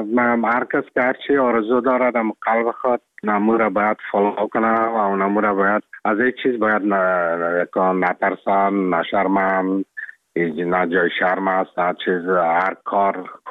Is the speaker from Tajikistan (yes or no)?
no; Afghanistan; moved away; من افغان هستم، از افغانستان هستم